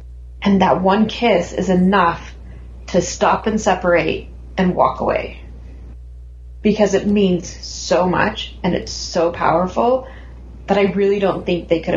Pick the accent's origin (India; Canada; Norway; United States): United States; Provo, Utah; And that's how I felt growing up in Provo.